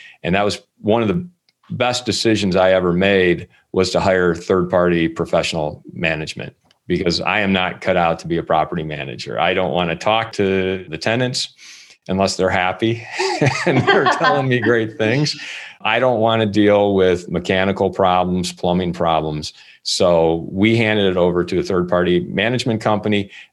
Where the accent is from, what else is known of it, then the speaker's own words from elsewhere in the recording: Detroit, Michigan, United States; even though I grew up in Michigan, I grew up in the Detroit area, and Grand Rapids is on the other side of the state.